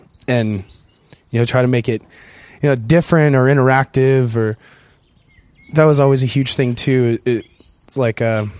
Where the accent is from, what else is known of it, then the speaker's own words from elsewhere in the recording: San Diego, California, United States; I was at a show when I was a kid, probably 12 years old, in my hometown, San Diego, and at our local venue is called Ground Zero.